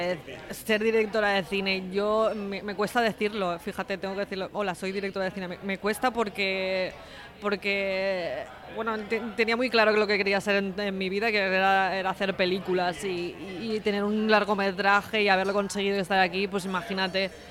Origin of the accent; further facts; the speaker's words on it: Cornellà de Llobregat, Catalonia, Spain; decirlo sin que me pregunten que soy de Cornellá.